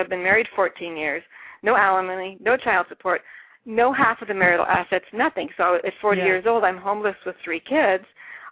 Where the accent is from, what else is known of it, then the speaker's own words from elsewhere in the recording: United States; I'm home. I'm an American.